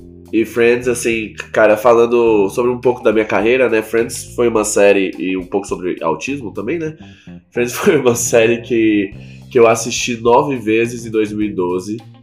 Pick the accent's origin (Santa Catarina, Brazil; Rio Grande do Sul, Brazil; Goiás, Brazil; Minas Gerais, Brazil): Goiás, Brazil; Goiânia; Na minha terra natal, pela primeira vez, fazer meu show solo em Goiânia.